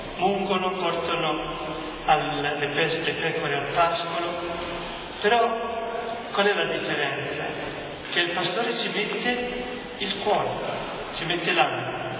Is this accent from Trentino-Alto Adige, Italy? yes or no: yes; Trentino-Alto Adige, Italy; Io sono trentino, mio nonno è stato 10 anni nelle miniere d'America